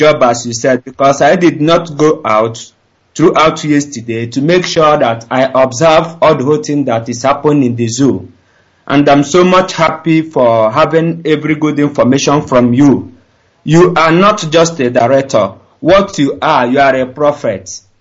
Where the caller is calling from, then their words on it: Doha, Qatar; I'm calling from Doha, Qatar.